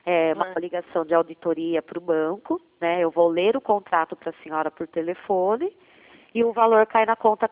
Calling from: São Paulo, Brazil; do interior de São Paulo.

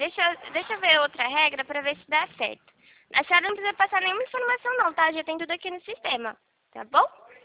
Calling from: Rio Claro, São Paulo, Brazil; Eu falo de Rio Claro, São Paulo. Eu falo do interior de São Paulo

